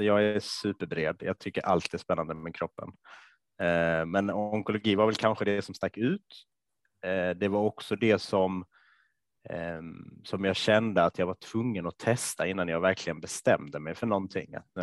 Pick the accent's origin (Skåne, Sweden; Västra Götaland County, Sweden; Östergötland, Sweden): Skåne, Sweden; Lund; also born or lived in Stockholm; now in Malmö, Sweden; Född och uppväxt i Stockholm. Eller född i Stockholm, uppväxt i Lund faktiskt. Mm. Och bor i Malmö just nu